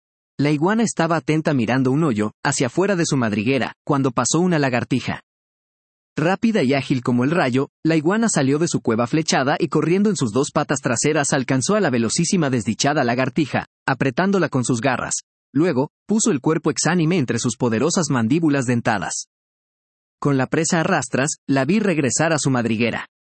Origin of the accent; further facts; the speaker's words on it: Lima, Peru; Como limeño, de nacimiento y crecimiento, nunca había visto en vivo y en directo tales grandes y hermosos saurios